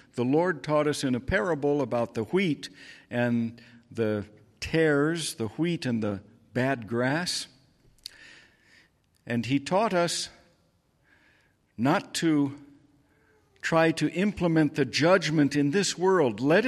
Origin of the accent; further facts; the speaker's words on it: United States; some of you can hear that I was raised in the United States from my accent.